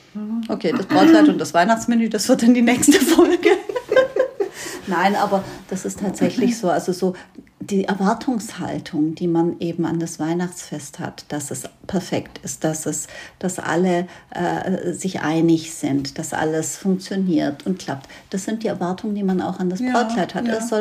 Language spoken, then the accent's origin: German; Baden-Württemberg, Germany; Ja, ich bin Schwabe, schlägt auch durch.